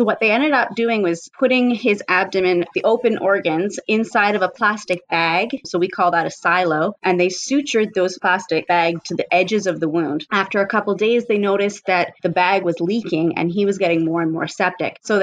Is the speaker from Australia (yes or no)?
no; Canada; especially being a Canadian, my first time at WOCN in the States